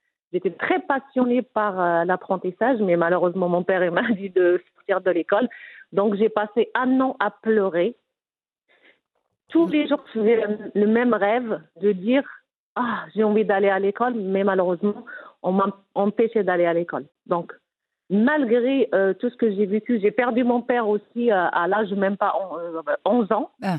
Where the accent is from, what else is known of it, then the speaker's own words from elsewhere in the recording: Kasbah Tadla, Béni Mellal-Khénifra, Morocco; born there; j'ai 41 ans, je viens d'avoir 41, donc je suis née au Maroc, à Kasbah Tadla, Kasbah Tadla, c'est à côté de Bani Malal.